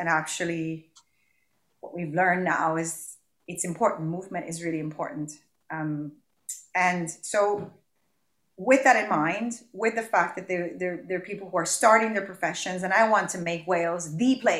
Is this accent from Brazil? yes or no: no; Puerto Rico; first language Spanish; English is a second language; Movida in Spanish, because you know that's my first language, being mm-hmm. from Puerto Rico.